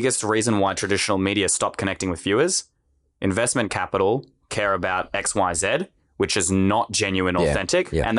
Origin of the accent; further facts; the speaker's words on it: Australia; I'm also an Australian, so it's Gen Z to me.